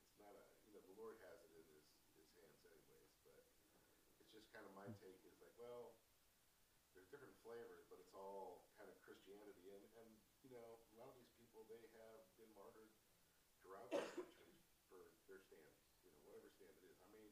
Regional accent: Ohio, United States; And, I'm from Ohio originally

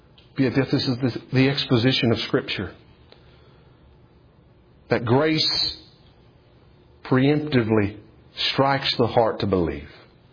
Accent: Kentucky, United States; Some of you may not know this about me, but I grew up in East Kentucky in the old regular Baptist tradition, similar to the primitive Baptists you'll see around here.

